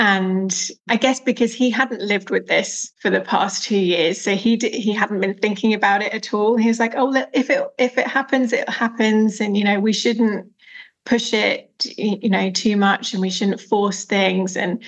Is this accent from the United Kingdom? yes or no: yes; England, United Kingdom; I grew up just outside London, but yeah, pretty much. In this area.